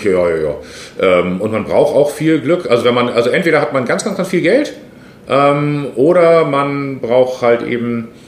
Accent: Hamburg, Germany; ich bin hier aufgewachsen im Stadtteil, aber Harburg ist Hamburg

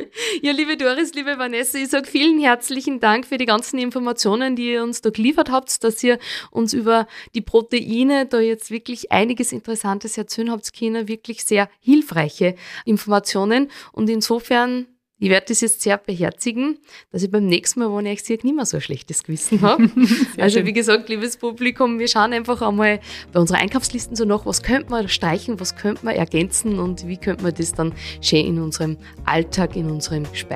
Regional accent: Upper Austria, Austria; Die klassische Jausen, wie es bei uns im Innviertel ist?

